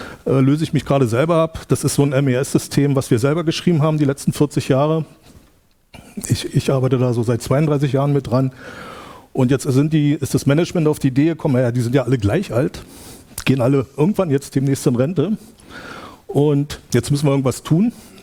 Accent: Berlin, Germany; ich komme aus Berlin, aus Ostberlin.

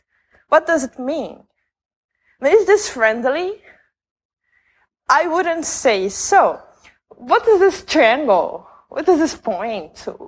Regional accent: Brazil; English is a second language; I am from Brazil, so sorry about my accent. It's a long flight from Brazil to here.

